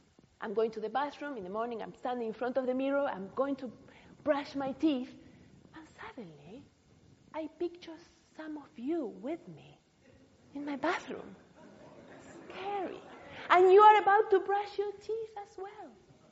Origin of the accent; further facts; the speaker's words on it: Argentina; if you are wondering where I come from, I'm from Argentina, and I've been in this church for some time now, some years